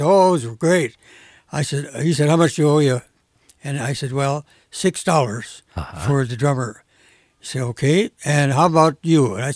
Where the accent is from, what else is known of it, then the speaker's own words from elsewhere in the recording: Sturgeon Lake, Minnesota, United States; I come from Sturgeon Lake, Minnesota